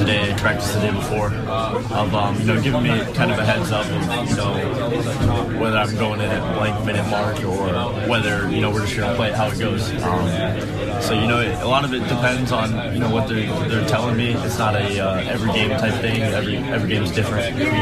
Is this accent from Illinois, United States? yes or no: no; Ohio, United States; born there; I was born in Ohio. I was born right outside Cincinnati when my dad was with the Bearcats.